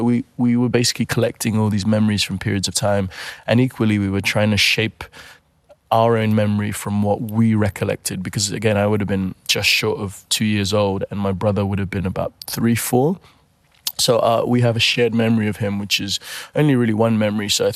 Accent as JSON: {"language": "English", "country": "Nigeria", "tie": "born or raised there", "also_born_or_lived": "London, United Kingdom", "said": "So I was born in London, and then we went back to Nigeria and spent most of our sort of formative first years growing up there."}